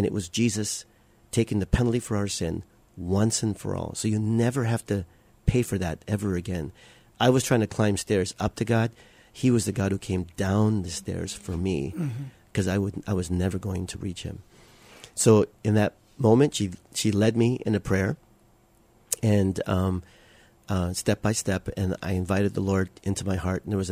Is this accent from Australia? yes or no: no; Philippines; Well, I grew up in a Catholic home, and so, you know, I'm Filipino, so all Filipinos are Catholic automatically, you know.